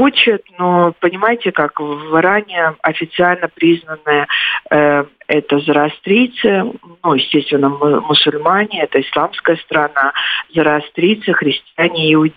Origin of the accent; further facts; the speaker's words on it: Baku, Azerbaijan; Я сама, хотя родилась и выросла в Баку